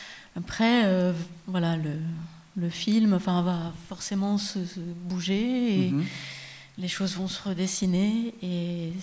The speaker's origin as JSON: {"language": "French", "country": "France", "said": "parce que je suis française, et que je suis une femme, et surtout parce que je suis française."}